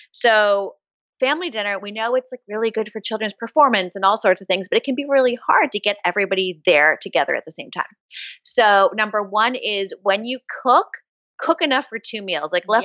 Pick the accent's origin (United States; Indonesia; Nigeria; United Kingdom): United States; Chattanooga, Tennessee; also born or lived in Boston; No, I'm from Chattanooga, Tennessee. But I spent a lot of time in Boston.